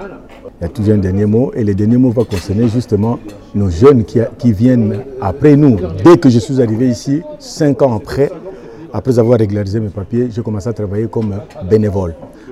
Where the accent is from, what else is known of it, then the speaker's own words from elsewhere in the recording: Angola; now in Belgium; Je suis angolais. Je suis né en Angola. Et je suis arrivé ici. En tout cas, j'ai 30 ans d'ici. En Belgique, j'ai 30 ans. Je suis arrivé en 90.